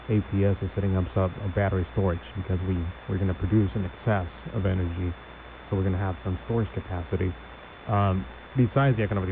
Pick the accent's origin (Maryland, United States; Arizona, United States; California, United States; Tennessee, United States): Arizona, United States; San Luis; also born or lived in Maricopa County, Arizona; I'm from Yuma. I grew up here in South County, in San Luis.